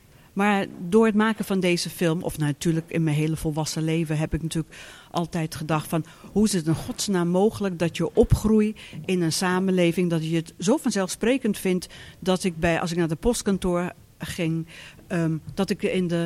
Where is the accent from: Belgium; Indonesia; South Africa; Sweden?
South Africa; Want je groeit op tijdens de apartheid. Maar het is ik heb een geweldige jeugd gehad. Wij waren natuurlijk geprivilegeerd.